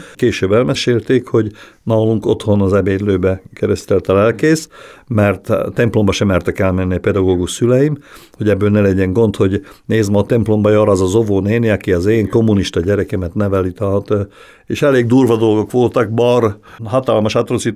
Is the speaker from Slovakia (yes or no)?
yes; Gemer, Slovakia; Tőzsgyökeres gömöri vagyok, úgyhogy teljes lokálpatrióta is. Nem nagyon mozdultam még ki onnan.